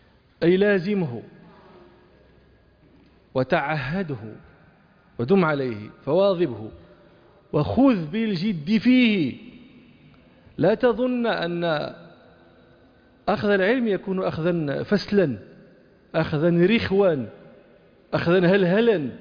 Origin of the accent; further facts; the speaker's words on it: Morocco; كانوا يقولون عندنا في المغرب